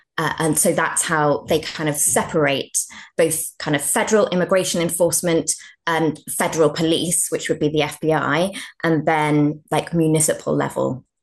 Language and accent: English; United Kingdom; now in Toronto, Canada; the fact that I'm a British researcher working in Toronto